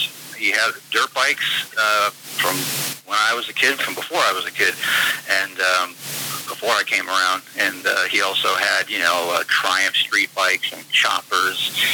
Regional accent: Cape Cod, Massachusetts, United States; also born or lived in Connecticut; I was started in Connecticut as a kid, and eventually we moved to Cape Cod, Massachusetts, and I basically lived there until I mo

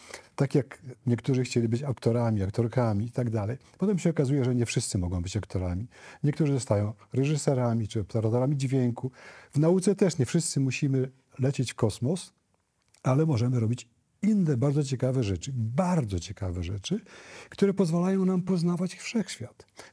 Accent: Podlaskie Voivodeship, Poland; Ja pochodzę z trochę wcześniejszego pokolenia. Wychowałem się w małym miasteczku powiatowym na Białostoczyźnie i mieszkaliśmy na obrzeżach miasta

